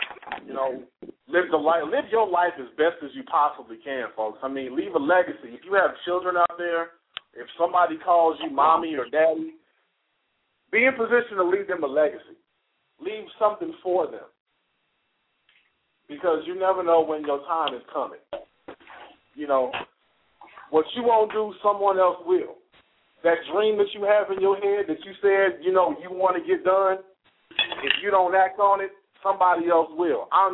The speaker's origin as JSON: {"language": "English", "town": "Kansas City", "region": "Missouri", "country": "United States", "tie": "born or raised there", "said": "up there in Kansas City, representing DSU and that Gates Barbecue up in there, up in my hometown."}